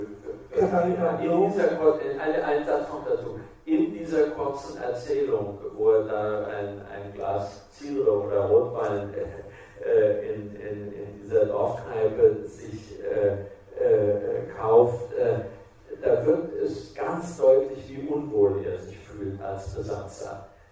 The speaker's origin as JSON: {"language": "German", "region": "Hesse", "country": "Germany", "said": "Ich bin aus dem Taunus in Hessen."}